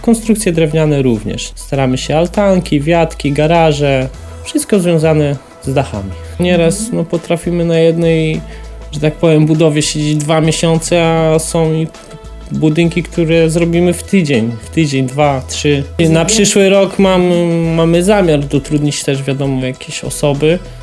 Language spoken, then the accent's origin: Polish; Przylep, Lubusz Voivodeship, Poland; Wszyscy praktycznie pochodzimy z miejscowości Przylep.